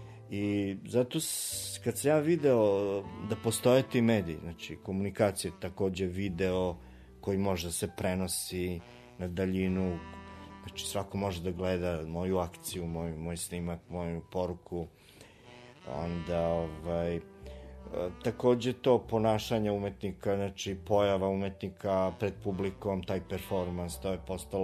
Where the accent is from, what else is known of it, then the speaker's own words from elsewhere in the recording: Novi Sad, Vojvodina, Serbia; jer sam na neki način bio prvi put i odvojen od kuće, od Novog Sada. Tamo sam studirao